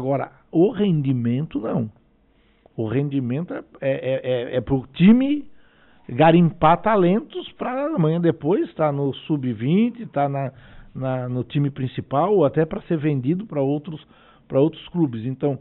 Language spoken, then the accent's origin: Portuguese; Cocal do Sul, Santa Catarina, Brazil; Eu sou de Cocal